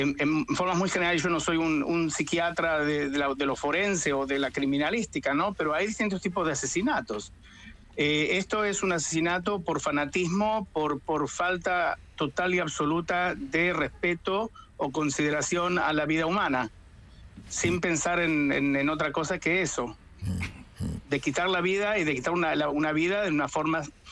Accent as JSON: {"language": "Spanish", "country": "Argentina", "lives_now": "Israel", "said": "Todo el pueblo argentino, uh-huh, mi pueblo también."}